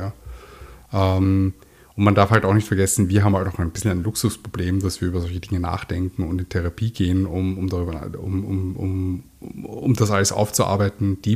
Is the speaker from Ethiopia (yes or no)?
no; Austria; ich bin zwar in Österreich geboren und aufgewachsen